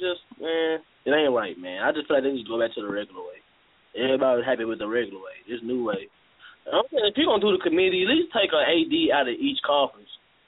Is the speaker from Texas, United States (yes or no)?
yes; Dallas, Texas, United States; I'm from the Dallas area, you know, the Metroplex.